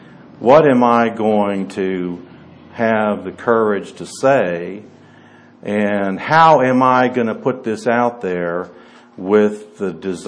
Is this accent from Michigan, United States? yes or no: yes; Eastpointe, Michigan, United States; I have a couple of friends on Facebook that I grew up with in East Detroit that I haven't talked to since the 60s.